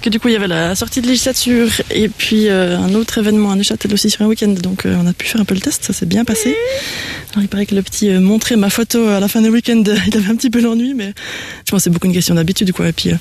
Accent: Mauvelier, France; J'ai grandi à Mauvelier, mais c'est vrai que bon, on est originaire d'ici, hein, des Bois.

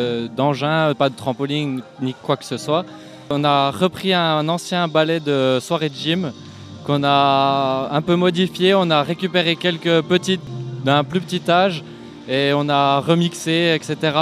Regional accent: Switzerland; comme on est Suisse

